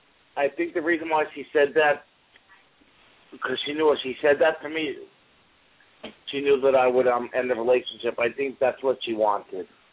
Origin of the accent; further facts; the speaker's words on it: New Jersey, United States; I'm from New Jersey